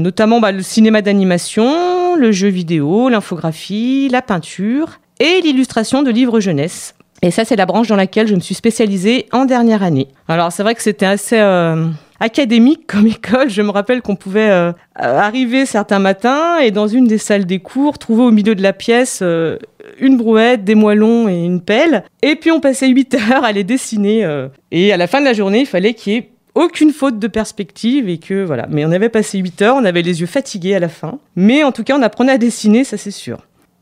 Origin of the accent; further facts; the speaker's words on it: Auvergne-Rhône-Alpes, France; j'ai 40 ans, je suis peintre illustratrice. Alors à la base, je suis originaire du Nord Isère. Maintenant, j'habite dans le village d'Afou depuis 2012. Donc ça fait 9 ans qu'on a acheté une maison au Mont-Meterme.